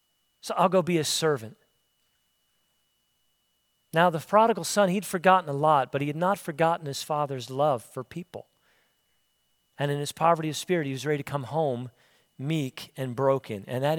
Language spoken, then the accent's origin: English; Philadelphia, Pennsylvania, United States; Growing up in Philadelphia at my age, one of the local sports heroes was Allen Iverson.